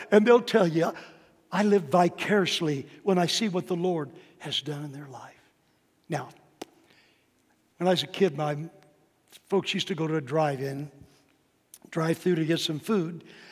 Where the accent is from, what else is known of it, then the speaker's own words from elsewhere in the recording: Texas, United States; born there; By the way, I was born in Texas. I know what a hamburger is.